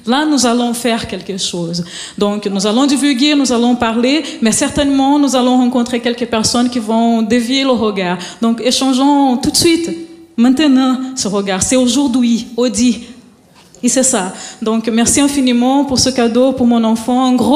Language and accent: French; Brazil; En tant que Brésilienne que je suis, je vous invite à danser.